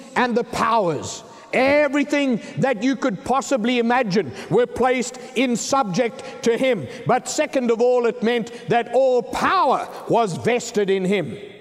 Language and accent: English; South Africa; I grew up in Africa amongst the Zulu people.